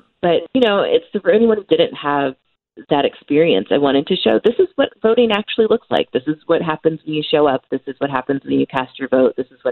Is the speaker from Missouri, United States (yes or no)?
yes; Missouri, United States; now in Los Angeles, United States; And I'm originally from the Midwest, from the Missouri Ozarks, but I have lived in Los Angeles for almost 20 years at this point.